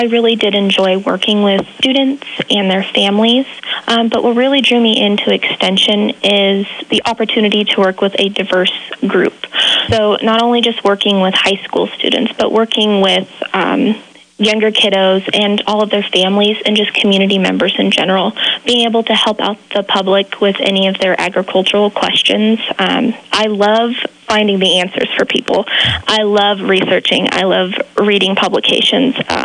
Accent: Frankfort, Kansas, United States; So I am originally from Frankfort. I graduated from Frankfort High in 2019. I am also a Kansas State University grad

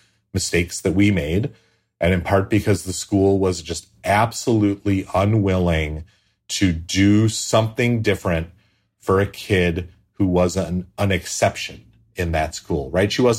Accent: United States; And to me, an American, even as an American who frequently finds myself annoyed by how exceptional all my neighbors find their children

